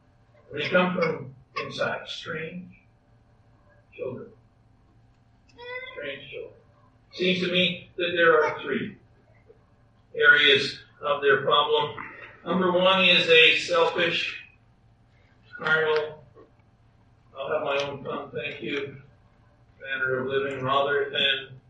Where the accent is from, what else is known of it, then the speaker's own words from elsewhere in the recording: Canada; I'm from Canada. You're from Texas or from America. And your youth may not be as our youth.